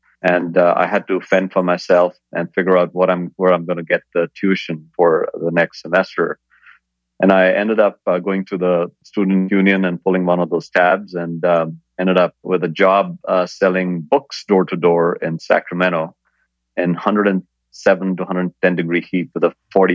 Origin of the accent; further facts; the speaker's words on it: India; moved away as an adult; now in United States; I grew up in India.